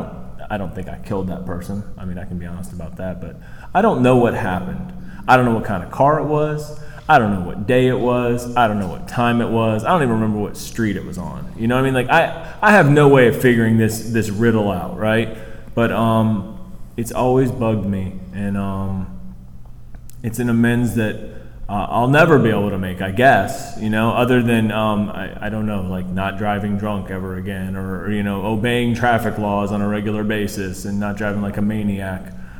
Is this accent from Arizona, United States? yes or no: no; Virginia Beach, Virginia, United States; and I grew up in Virginia Beach